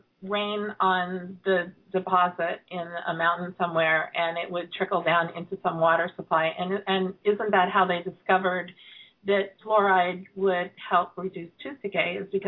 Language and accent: English; California, United States; when we were kids growing up in Contra Costa County.